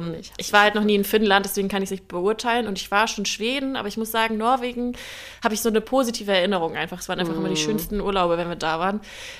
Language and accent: German; Germany; ich würde für immer Deutschland, meine Heimat verlassen, kann ich ganz klar sagen, nein, dafür bin ich zu gerne hier, zu gerne bei meiner Familie in der Nähe.